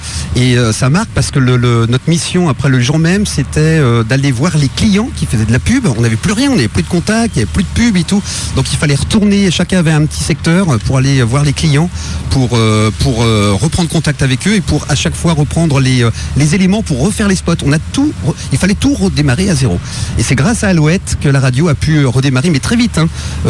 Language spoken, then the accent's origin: French; Pays de la Loire, France; born there; je suis né en Vendée, j'aime tout, la Vendée, il y a tout.